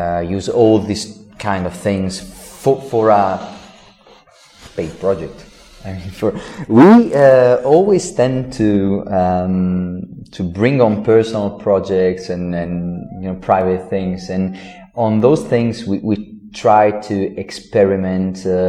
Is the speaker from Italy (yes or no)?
yes; Italy; because we are from Italy